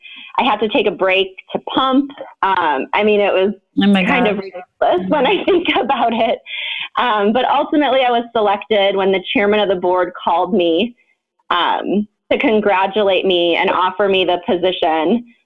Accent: Iowa, United States; So I am from Iowa, and I currently serve as the CEO for the Iowa Pharmacy Association.

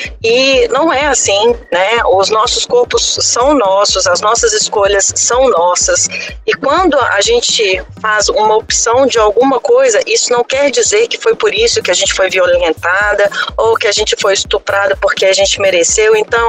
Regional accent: Belo Horizonte, Minas Gerais, Brazil; eu sou de Belo Horizonte, eu sou advogada.

